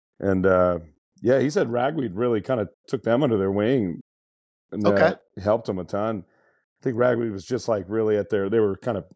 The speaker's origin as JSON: {"language": "English", "town": "Donnelly", "country": "United States", "tie": "born or raised there", "said": "which is hilarious if you ever go to my hometown. There's not a lot of reading going on in Donnelly."}